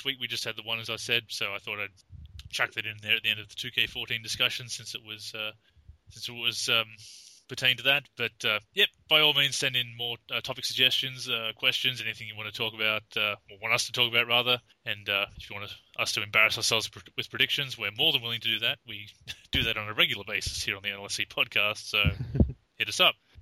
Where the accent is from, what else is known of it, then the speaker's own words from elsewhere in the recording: Australia; I'm Australian, so unfortunately I default to saying Z.